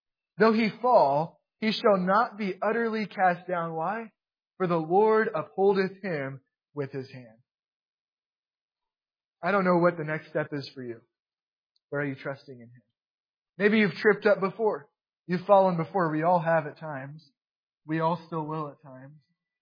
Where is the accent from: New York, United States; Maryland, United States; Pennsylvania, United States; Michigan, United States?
New York, United States; New York City; I was telling her about my past growing up in New York City